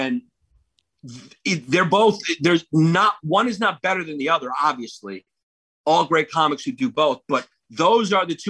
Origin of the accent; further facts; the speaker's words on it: New York, United States; also born or lived in Miami; So the Greek guy, obviously, I'm Greek. Maurice's, you know, Puerto Rican. I grew up around Puerto Ricans, dating Puerto Ricans. I'm from New York.